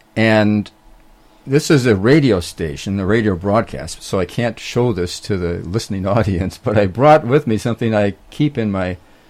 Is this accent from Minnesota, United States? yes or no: yes; Minnesota, United States; born and raised in Minnesota and entered the Air Force by way of the Air Force Academy